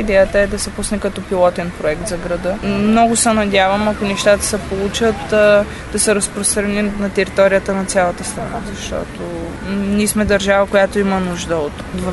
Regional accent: Varna, Varna Province, Bulgaria; трябва ние да я има и в България, като за начало в родния ми град

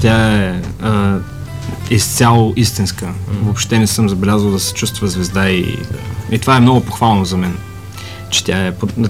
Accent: Burgas, Burgas Province, Bulgaria; Значи истината е така, че целият екип сме от Бургас.

